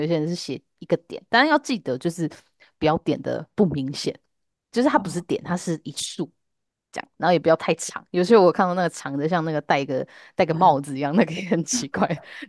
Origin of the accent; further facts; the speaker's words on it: Taiwan; 只是我们台湾人就是讲话比较不习惯卷舌嘛